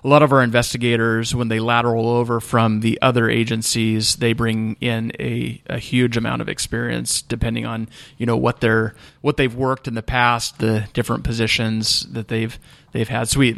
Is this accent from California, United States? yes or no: yes; Shingletown, California, United States; also born or lived in Redding; I actually was born and raised here in Shasta County. There you go. Born in Redding, lived here when I was young, went to elementary school for a couple of years, and then moved up to Shingletown.